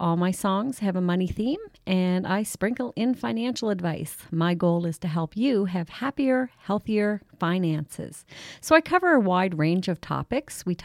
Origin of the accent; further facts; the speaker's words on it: Head of St. Margaret's Bay, Nova Scotia, Canada; And it reminded me of growing up in Head of St. Margaret's Bay at my dad's garage.